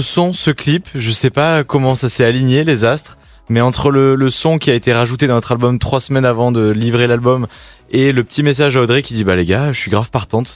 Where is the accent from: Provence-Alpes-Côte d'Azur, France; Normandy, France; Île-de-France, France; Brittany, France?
Provence-Alpes-Côte d'Azur, France; Aix-en-Provence; On vient d'Aix-en-Provence, du sud de la Méditerranée